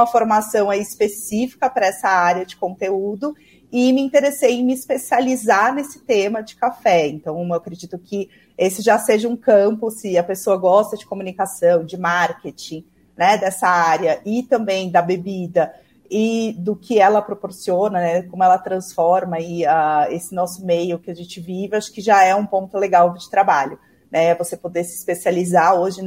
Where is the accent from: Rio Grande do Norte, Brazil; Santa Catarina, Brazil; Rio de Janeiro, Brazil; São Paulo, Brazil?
São Paulo, Brazil; eu moro em São Paulo, nasci em São Paulo, meu sotaque vai, né, vai entregar daqui a pouquinho. E eu sou aqui da capital